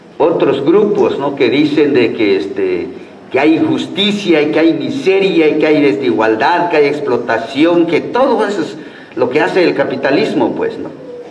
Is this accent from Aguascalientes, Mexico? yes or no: no; Chiapas, Mexico; Entonces nosotros los que somos chiapanecos, si vamos a ir a trabajar la tierra en Chihuahua